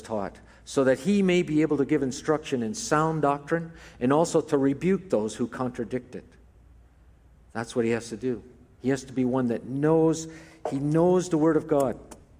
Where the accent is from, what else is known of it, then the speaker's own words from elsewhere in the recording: Wonder Lake, Illinois, United States; I grew up in Wonder Lake, Illinois, and I went to the Wonder Lake Bible Church.